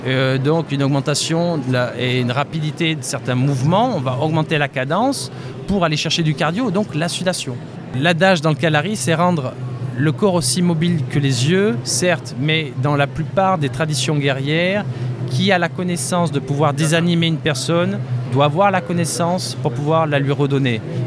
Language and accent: French; France; Aujourd'hui, moi je ne suis pas indien, je suis français, j'enseigne cette discipline-là